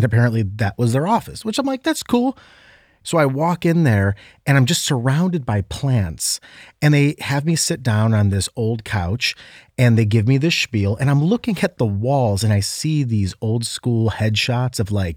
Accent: Ohio, United States; And I said, I'm from Ohio. I'm from Northeast Ohio.

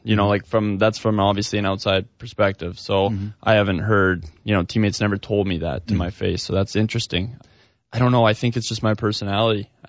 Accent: Calgary, Alberta, Canada; I grew up in Calgary.

